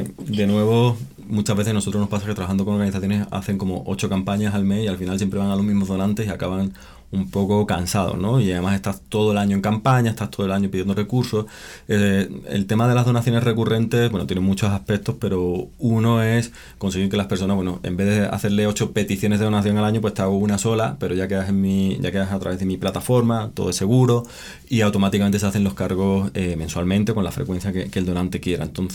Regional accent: Spain; yo soy español y hace poco en España hubo una crisis muy importante

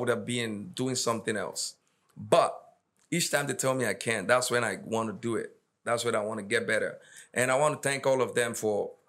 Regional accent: Lagos, Nigeria; We're born and raised in Lagos, so nobody knows where we're coming from.

